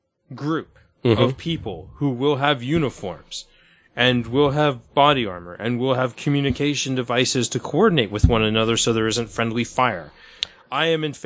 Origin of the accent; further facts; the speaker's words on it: Florida, United States; First thing that I've heard in a long time, which has made me feel better about growing up in Brevard County.